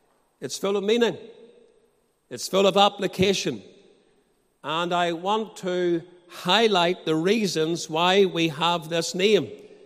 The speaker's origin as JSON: {"language": "English", "town": "Portadown", "region": "Northern Ireland", "country": "United Kingdom", "said": "As you know, I came from Portadown originally."}